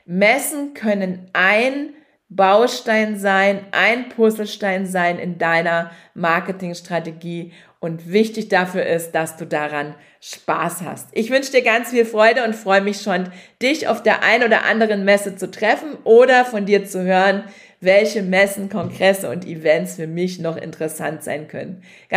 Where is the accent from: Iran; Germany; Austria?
Germany; Saxony; Und die Leipziger Buchmesse ist für mich in meiner Heimat, also in Sachsen.